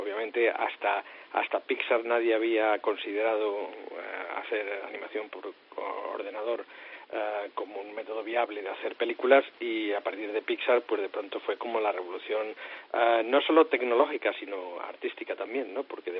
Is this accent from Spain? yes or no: yes; Spain; moved away as an adult; hubo una época, en el 84 así, que salí de España para intentar buscar la forma de hacer animación de largometrajes